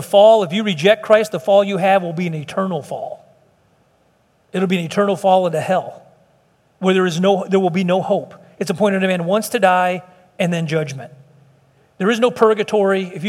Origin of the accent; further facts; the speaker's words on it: Chicago, Illinois, United States; now in Texas, United States; My grandfather, I told you we're from Chicago. I think some of you know he was in the Cicero in the 30s.